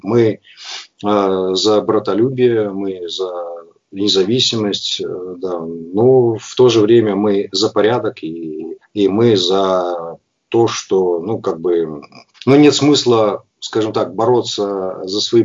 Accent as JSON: {"language": "Russian", "country": "Belarus", "said": "чтобы помнить о том, что мы все белорусы, мы все граждане одной страны"}